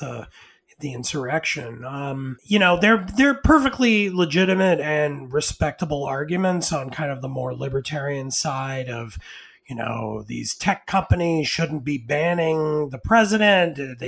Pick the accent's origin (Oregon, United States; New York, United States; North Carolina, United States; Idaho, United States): New York, United States; I was born and raised in Stuyvesant Town, New York, which, for listeners who aren't aware, is post-war housing built after World War II in Lower Manhattan